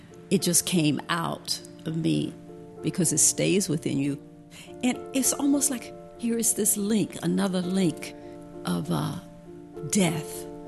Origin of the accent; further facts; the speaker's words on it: the South, United States; It was a part of living and growing up in the South.